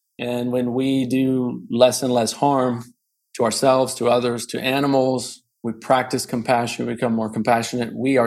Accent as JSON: {"language": "English", "town": "Bozeman", "region": "Montana", "country": "United States", "tie": "born or raised there", "moved": "as an adult", "said": "I grew up in Bozeman, Montana, and lived there until I was about 18."}